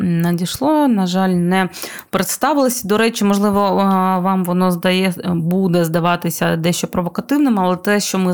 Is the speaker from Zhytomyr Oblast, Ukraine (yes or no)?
no; Crimea, Ukraine; я, наприклад, як кримчанка